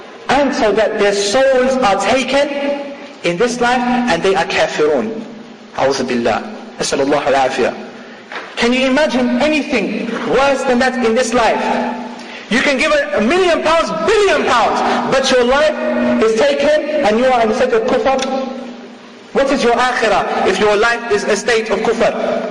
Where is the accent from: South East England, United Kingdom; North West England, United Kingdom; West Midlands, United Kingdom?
North West England, United Kingdom; Manchester; I come from Manchester, I'm in Manchester now.